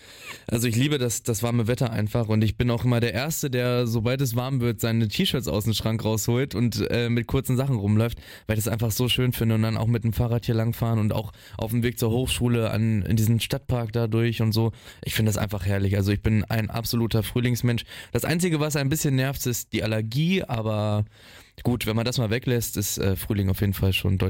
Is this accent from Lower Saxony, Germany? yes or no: yes; Hildesheim, Lower Saxony, Germany; also bei uns in Hildesheim, wo ich herkomme, da ist es eigentlich ganz gut kombiniert